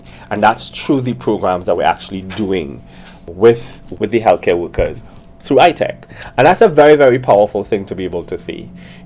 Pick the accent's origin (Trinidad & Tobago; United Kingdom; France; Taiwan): Trinidad & Tobago; So I'm originally from Trinidad.